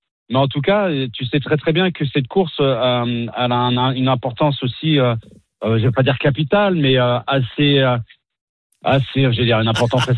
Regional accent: Normandy, France; Je suis normand. J'ai baigné dans le monde des chevaux dès mon petit jeune âge.

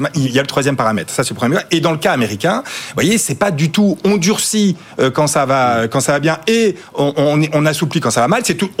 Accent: Canada; je suis canadien et américain

